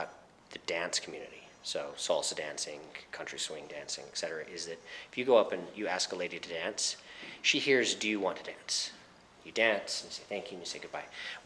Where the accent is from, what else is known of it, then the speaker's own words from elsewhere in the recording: Idaho, United States; also born or lived in New York; So I grew up in Idaho, moved to New York, became a salsa dancer, competed and performed, moved back to Idaho and picked up country dancing.